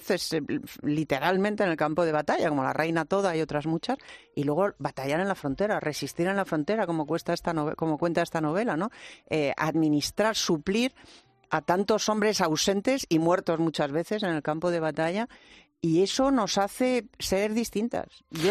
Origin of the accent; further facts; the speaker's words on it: Spain; Las mujeres españolas tenemos, primero, una herencia ancestral de matriarcado en la cornisa cantábrica.